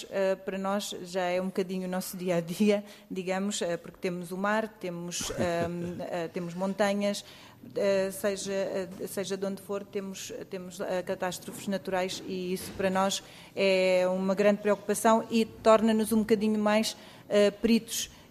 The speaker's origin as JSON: {"language": "Portuguese", "region": "West Sumatra", "country": "Indonesia", "second_language": "Portuguese", "said": "eu venho de Sumatra, da parte ocidental da ilha de Sumatra."}